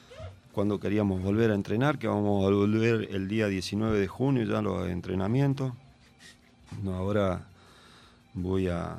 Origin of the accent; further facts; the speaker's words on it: Córdoba, Argentina; pues yo soy de Córdoba, pienso ir a Buenos Aires a ver unos entrenamientos